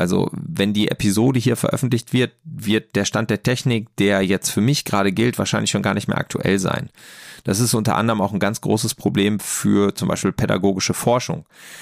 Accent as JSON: {"language": "German", "region": "North Rhine-Westphalia", "country": "Germany", "said": "Nordrhein-Westfalen, wo ich herkomme"}